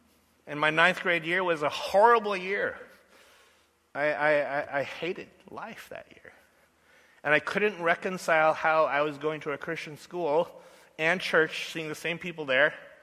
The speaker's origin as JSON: {"language": "English", "town": "Los Angeles", "region": "California", "country": "United States", "tie": "born there", "said": "And so I was born in South Central L.A."}